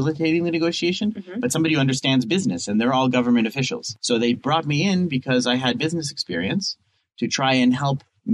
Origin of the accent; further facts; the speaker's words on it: Canada; I'm Canadian. I moved here.